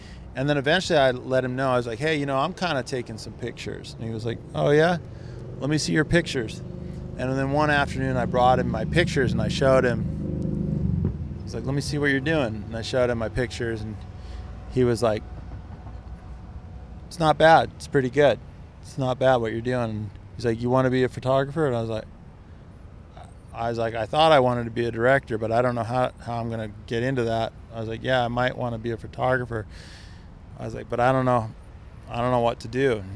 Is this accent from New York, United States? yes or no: no; California, United States; oh yeah, I'm a photographer from California.